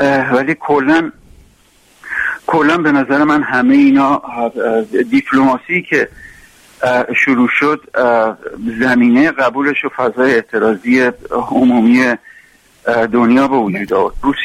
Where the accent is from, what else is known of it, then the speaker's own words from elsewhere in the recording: Iran; این واقعیت ما ایرانی هستیم و ایرانی هستیم